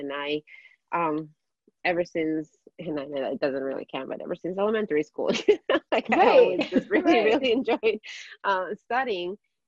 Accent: Ecuador; I'm from Ecuador

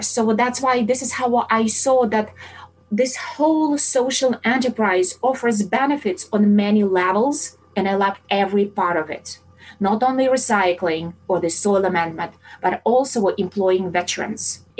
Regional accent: Germany; English is a second language; moved away; It is still heartbreaking because I come from Germany where separating waste is just your normal daily routine.

